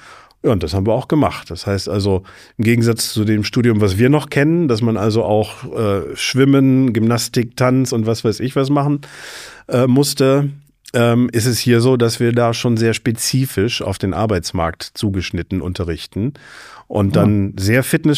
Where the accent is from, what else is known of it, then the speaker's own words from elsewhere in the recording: Solingen, North Rhine-Westphalia, Germany; Und dann bin ich halt damals in meiner Heimatstadt Solingen in so ein Gym rein